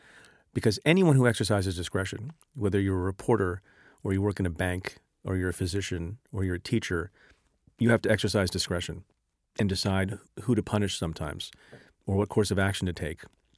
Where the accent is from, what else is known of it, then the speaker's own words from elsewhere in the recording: India; born there; You know, my father emigrated from India. I was born in India.